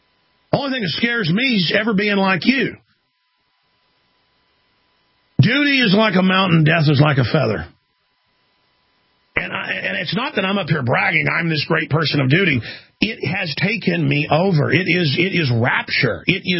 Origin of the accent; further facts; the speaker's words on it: Texas, United States; I mean, I'm from Texas, folks, and the mafia never did do good down here